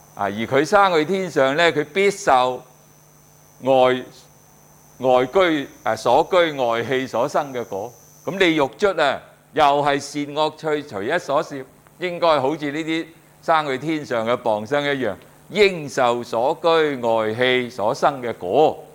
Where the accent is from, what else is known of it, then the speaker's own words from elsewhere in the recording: China; 翻译做地狱咧，顺应翻我哋中国人的那种认识啊。